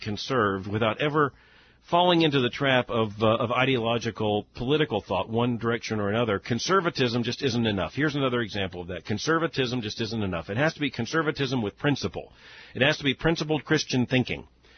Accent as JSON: {"language": "English", "region": "the South", "country": "United States", "tie": "born or raised there", "said": "I just have to tell you that as a Southern Baptist and as a Southerner, as a white male who grew up in the South, that was a very special moment."}